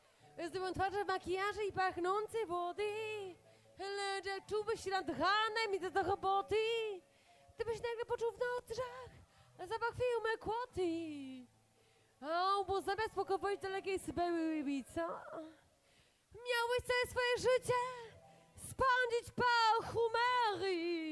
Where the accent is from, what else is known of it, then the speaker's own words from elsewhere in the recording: Warsaw, Masovian Voivodeship, Poland; bo jestem z Warszawy, dziękuję bardzo.